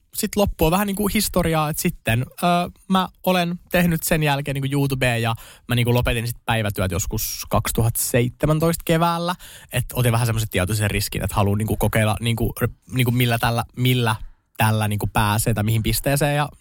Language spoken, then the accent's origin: Finnish; Salo, Southwest Finland, Finland; moved away as an adult; now in Helsinki, Finland; Mä oon siis Salossa asunut koko elämäni ja muutin 2023 vasta niin kuin Helsinkiin.